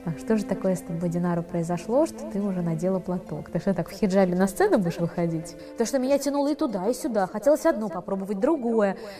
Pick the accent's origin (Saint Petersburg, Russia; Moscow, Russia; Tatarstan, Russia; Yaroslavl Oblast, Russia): Moscow, Russia; born there; Я родилась в Москве в 1976 году, 4 июня.